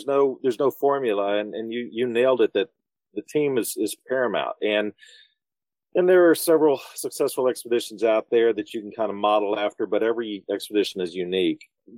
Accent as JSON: {"language": "English", "region": "Texas", "country": "United States", "tie": "born or raised there", "said": "Well, I'm in Austin, Texas. This is where I've lived for the past few decades. I went to college just south of here in a little town called San Marcos, and I'm a native Texan. I've never lived outside of Texas."}